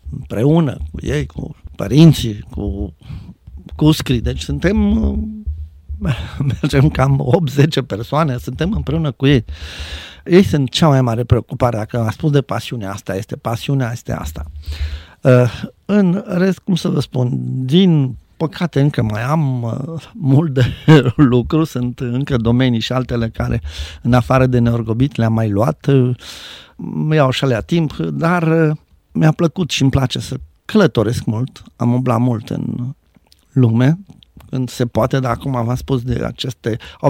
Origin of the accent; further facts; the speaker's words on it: Cluj, Cluj County, Romania; also born or lived in Bucharest; sunt un patriot clujan, deși, v-am spus, am făcut facultate la București și armata, de 6 ani de zile am fost plecat, am venit înapoi a doua zi după facultate direct la Cluj. Cu repartiții am venit acasă înapoi.